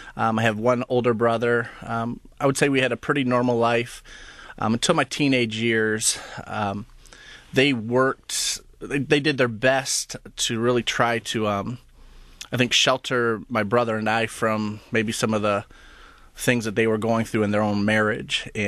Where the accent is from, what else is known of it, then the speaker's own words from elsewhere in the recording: Illinois, United States; I hear that even to this day when I go back to Illinois and visit my hometown, people go, "You're a pastor?"